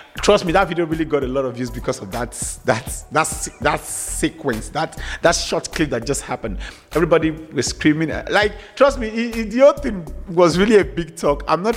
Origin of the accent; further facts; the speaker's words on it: Nigeria; I am from Nigeria.